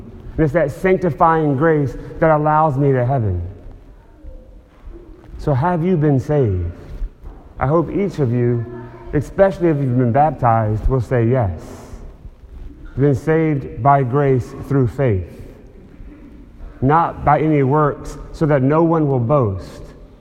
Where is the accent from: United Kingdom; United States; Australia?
United States; Alabama; I grew up in the Bible Belt of Central Alabama. It was very heavily non-Catholic Christian Protestants.